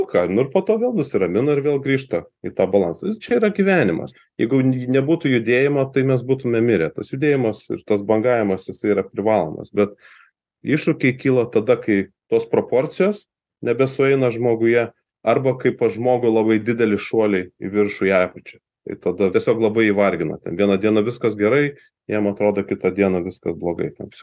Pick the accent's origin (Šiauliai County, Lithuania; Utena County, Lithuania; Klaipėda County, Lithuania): Šiauliai County, Lithuania; Joniškis; Aš užaugau Lietuvoje, aš gimiau Šiauliuose, vėliau gyvenau Joniškėje, užbaigiau mokyklą.